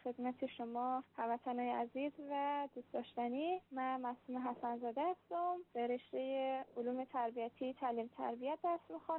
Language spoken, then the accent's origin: Persian; Mashhad, Razavi Khorasan, Iran; متولد و بزرگ شده مشهد.